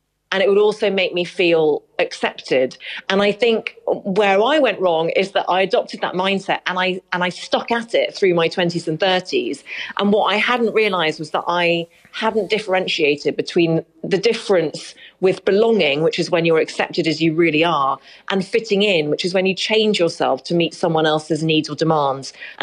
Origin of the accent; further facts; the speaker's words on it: Derry, Northern Ireland, United Kingdom; also born or lived in England; And so we moved over to Derry as a family, and I grew up there for most of my life.